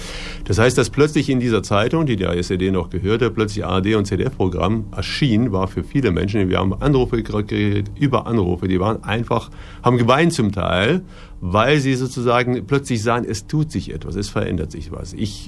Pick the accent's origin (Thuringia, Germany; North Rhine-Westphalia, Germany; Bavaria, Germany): Thuringia, Germany; weil ich hier groß geworden bin in Thüringen mit der Region, auch verbunden bin.